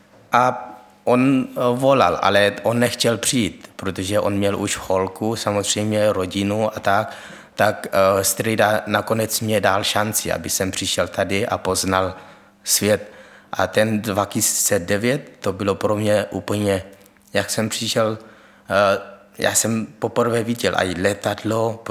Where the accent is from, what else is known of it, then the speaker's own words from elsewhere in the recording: Myanmar; Czech is a second language; já pocházím z Barmy, jestli znáte, to je Asie, kousek od Thajska a Malajsie a Čína